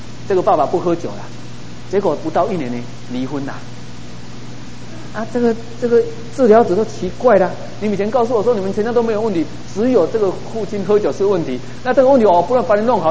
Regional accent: Taiwan; 这是我想我们台湾人或是华人最常不容易处理的问题

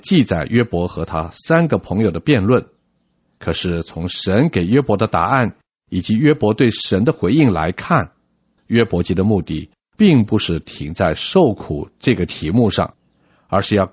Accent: China; 箴言这个词对我们中国人来说有归戒的意思

